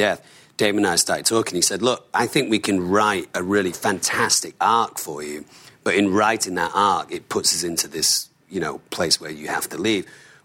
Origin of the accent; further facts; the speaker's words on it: Manchester, North West England, United Kingdom; I'm from Manchester.